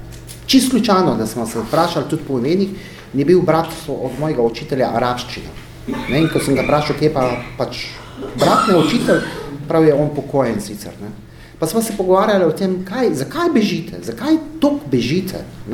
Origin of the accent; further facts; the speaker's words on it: Syria; moved away; jaz sem rojen v Siriji, ne, jaz sem šolo končal v Siriji, jaz sem otroštvo preživel in zelo lepo otroštvo sem živel v Siriji. Ampak zaradi sila razmer oziroma mi kot palestinci v Siriji nismo bili nekako več tako dobrodošli